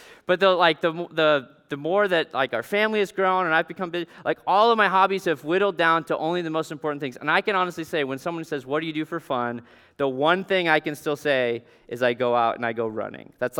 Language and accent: English; Alaska, United States; there was a gas station about a mile and a half from my house where I grew up in Alaska called Curry's Corner.